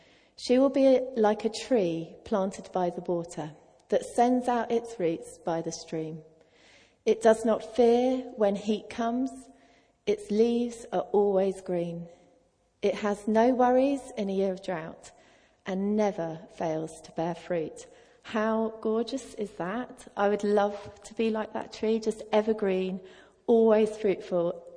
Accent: South East England, United Kingdom; I was born and bred in the New Forest, so I spent most of my childhood up trees and around trees.

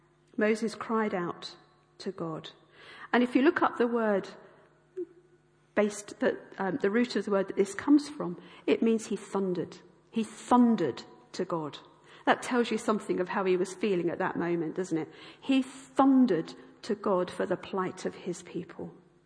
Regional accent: Tunbridge Wells, South East England, United Kingdom; We come from Tunbridge Wells, right? We have water. We have spa water.

